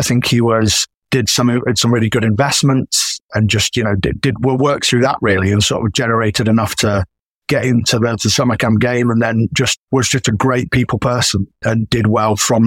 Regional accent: United Kingdom; being a Brit

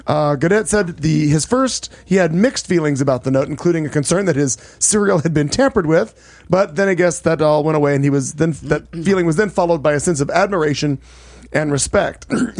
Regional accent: Joplin, Missouri, United States; now in Phoenix, United States; because I'm from Joplin, which is just due south of Kansas City on the state line.

